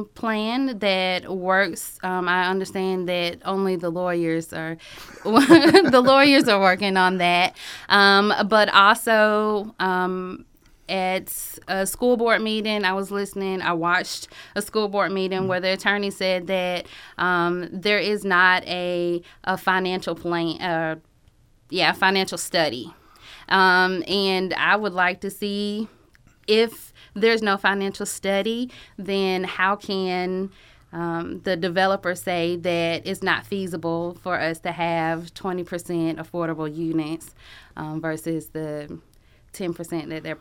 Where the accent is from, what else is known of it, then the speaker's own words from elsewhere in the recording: Athens, Georgia, United States; So I am from Athens. I graduated from Clarke Central in 2003, and I immediately got involved in some community initiatives.